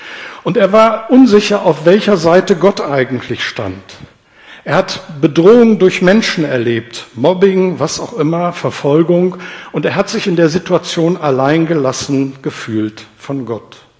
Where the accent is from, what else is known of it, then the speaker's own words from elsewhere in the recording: North Rhine-Westphalia, Germany; Die meiste Zeit meines Lebens, in meiner Jugend, bin ich im Oberbergischen aufgewachsen. Das sind viele Berge, viel Regen.